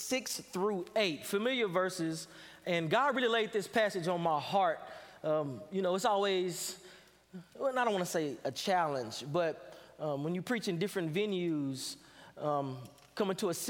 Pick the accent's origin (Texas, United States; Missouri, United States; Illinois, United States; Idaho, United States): Texas, United States; Dallas; It's always a treat to be able to come back home. I am from Dallas, Texas.